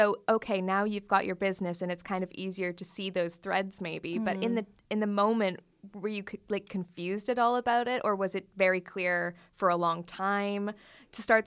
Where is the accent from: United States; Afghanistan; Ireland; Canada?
Canada; I relate to that because I'm from suburban Canada, and there's a Bikram yoga studio there